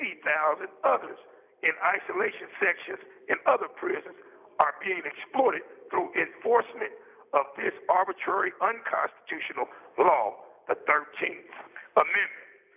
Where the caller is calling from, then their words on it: Indiana, United States; I am calling from the Wabash Valley Correctional Facility, a prison located in southern Indiana.